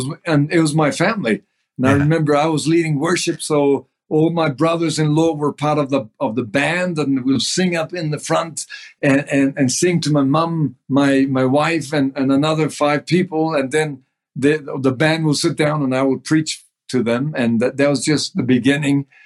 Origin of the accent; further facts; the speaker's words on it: Western Australia, Australia; born there; And so I was born in Western Australia, yes.